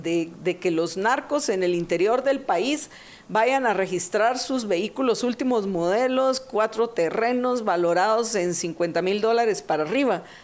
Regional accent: Guatemala; como tributaria guatemalteca

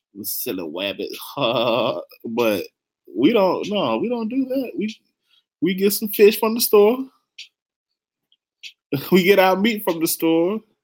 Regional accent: Mississippi, United States; I'm from the Mississippi Delta.

